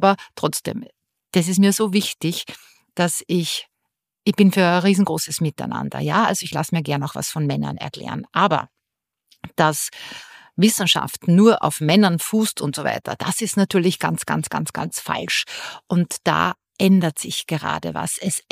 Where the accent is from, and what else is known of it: Austria